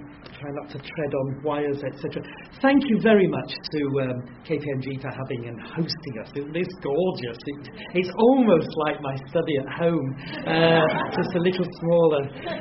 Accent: Yorkshire and the Humber, United Kingdom; And I'm a Yorkshireman, so I always drop that word in every talk.

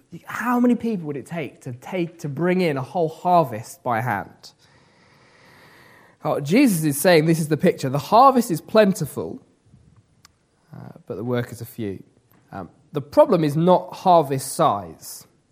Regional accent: South West England, United Kingdom; I grew up in Wiltshire, I should say, and driving around Wiltshire

